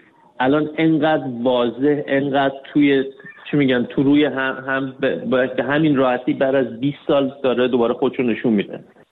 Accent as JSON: {"language": "Persian", "country": "Iran", "tie": "born or raised there", "said": "آدم نمیتونه تو ایران بزرگ شده باشه در شرایطی که ما بزرگ شدیم. من متولد 1360 هم، یعنی من با توی جنگ بزرگ شدم"}